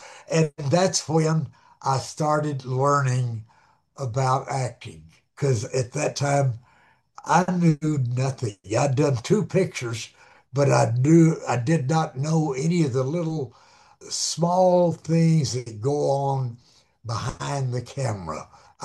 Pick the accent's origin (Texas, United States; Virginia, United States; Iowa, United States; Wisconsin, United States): Texas, United States; Dallas; I'm from Dallas, Texas.